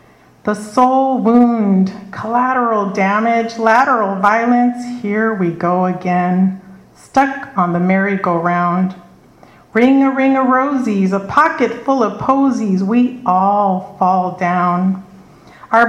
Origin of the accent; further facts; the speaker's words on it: California, United States; It's back in the day, you know, I'm from California, so before I was 21, I did what everybody did